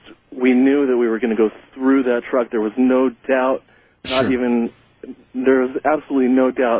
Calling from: Beverly Hills, California, United States; I'm calling from Beverly Hills.

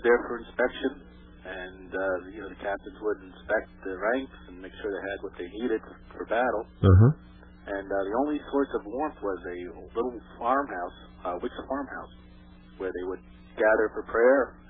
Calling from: New Jersey, United States; I was sick from Jersey.

